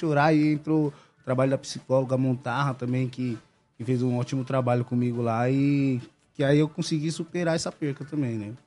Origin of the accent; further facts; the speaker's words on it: Suzano, São Paulo, Brazil; nós que somos do bairro de Suzano, da cidade de Suzano. E do bairro de Miguel Badra.